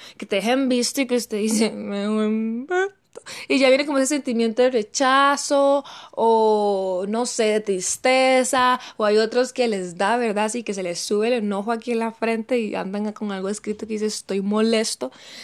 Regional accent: Costa Rica; de Costa Rica.

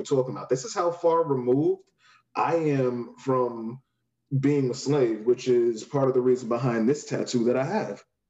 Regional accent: United States; I'm just off of how I dress, how I talk, you know, I'm an American.

